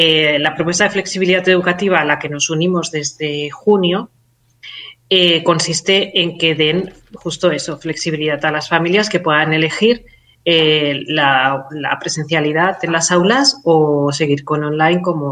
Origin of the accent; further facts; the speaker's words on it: Catalonia, Spain; soy catalana